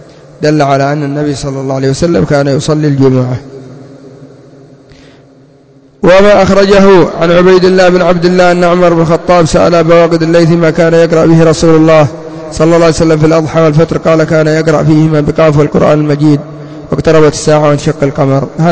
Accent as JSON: {"language": "Arabic", "country": "Yemen", "said": "بعض الناس عندنا في اليمن يحول الكوت أو يحول الجبة"}